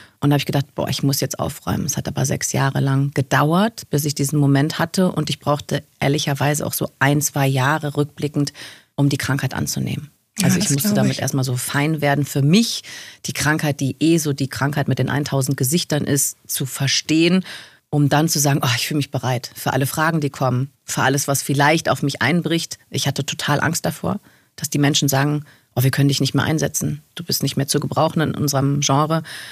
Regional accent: Rhineland, Germany; Also ich bin ein Kind des Rheinlands. Ich bin in der Nähe des Karnevals groß geworden und zelebriere das auch immer noch feierlich in jedem Jahr.

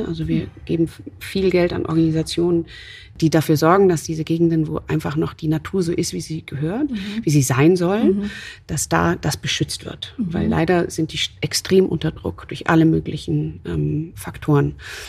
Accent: Amsterdam, North Holland, Netherlands; In meiner Heimat, ganz genau.

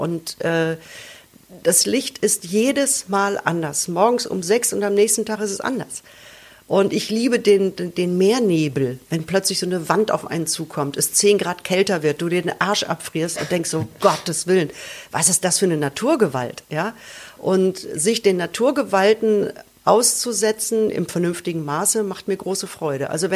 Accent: North Rhine-Westphalia, Germany; Das ist ein Buch, das beschäftigt sich im Prinzip mit meiner Kindheit im Ruhrpott

